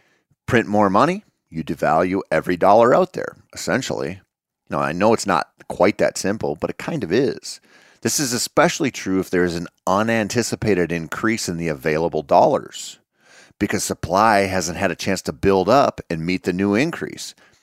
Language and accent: English; Minnesota, United States; born or raised there